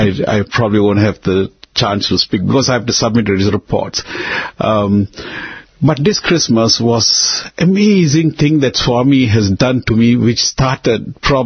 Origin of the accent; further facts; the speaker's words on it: Malaysia; brother, I'm from Malaysia.